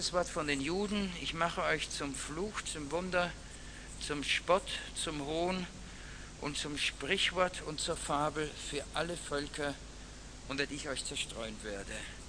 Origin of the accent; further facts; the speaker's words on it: Austria; das sitzt einen als Österreicher in den Knochen, denn ich war so in einem katholischen Kindergarten